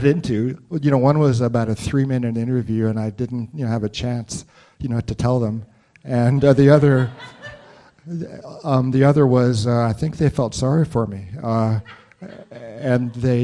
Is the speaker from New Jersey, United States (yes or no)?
no; Los Angeles, California, United States; And I was born in Los Angeles, raised in the San Fernando Valley in the, you know, 50s and 60s.